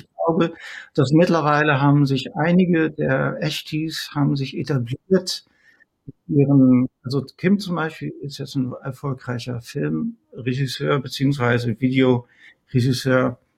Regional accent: Netherlands; German is a second language; ich war eigentlich als Holländer, ist die englische Sprache einem noch viel, viel näher, glaube ich, wenn man in den 70ern aufwächst

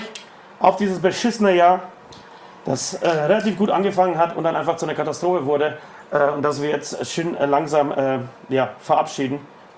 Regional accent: Poland; Erstens komme ich aus Polen, wir hatten nicht mal Nikolaus.

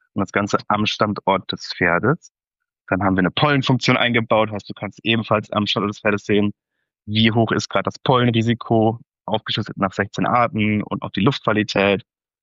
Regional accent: Cologne, North Rhine-Westphalia, Germany; now in Hamburg, Germany; ich bin 36 Jahre alt, ich komme aus Köln, habe dort BWL studiert, lebe jetzt seit 2017 in Hamburg

